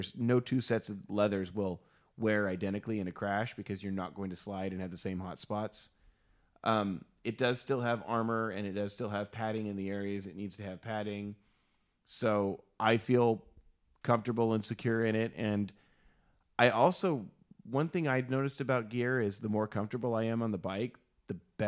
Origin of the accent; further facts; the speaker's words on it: Oregon, United States; moved away; I grew up in Oregon, and when I moved to the Bay Area, I went for a very long time without riding motorcycles